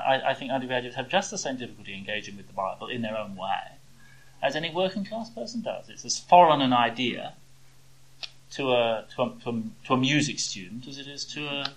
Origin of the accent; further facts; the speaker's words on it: London, United Kingdom; I grew up in the East End of London. I think I understand working class culture very well because that's where my roots are.